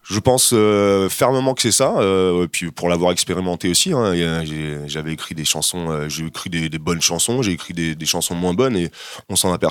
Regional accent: Le Havre, Normandy, France; now in Rennes, France; Je suis né au Havre. Ouais, je viens du Havre. Je suis un pur Havrais. Ça fait quoi? Ça fait 13 ans que je suis à Rennes.

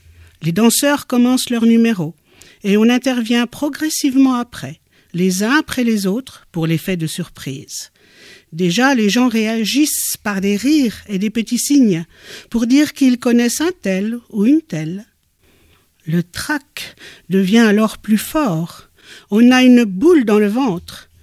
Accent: England, United Kingdom; Je viens d'Angleterre et suis danseur.

